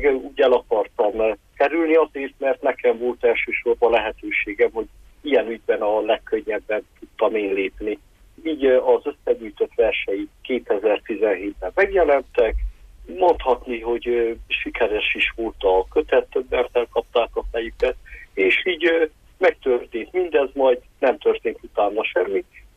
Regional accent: Lăzarea, Harghita, Romania; míg én is Szárhegyen értem, ott nőttem fel, ismertük egymást, időközben elkerültem Kolozsvárra, könyvkiadónál dolgoztam.

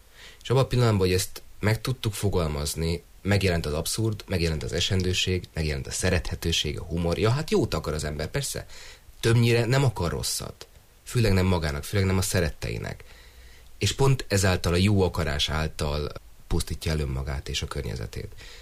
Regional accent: Budapest, Hungary; azért mondom, hogy vissza, mert én is Pestről származom.

